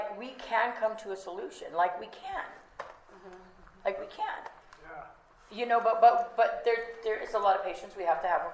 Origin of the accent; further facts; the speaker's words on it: Stewarts Point, California, United States; I'm Kashaya, so I'm Southern Pomo from Stewart's Point.